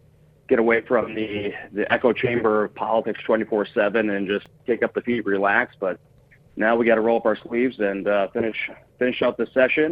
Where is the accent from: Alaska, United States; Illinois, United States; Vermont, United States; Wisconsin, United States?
Wisconsin, United States; Marinette; spent some time back up in my hometown of Marinette for Christmas